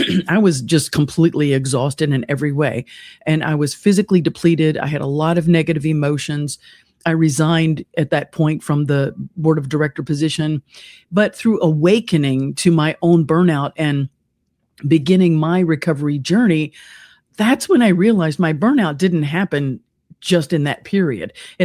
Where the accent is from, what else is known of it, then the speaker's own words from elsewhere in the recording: Kentucky, United States; also born or lived in Florida; I had packed up and sold my Florida home and moved back to my hometown in Kentucky in 2017 to be in place for my aging mom.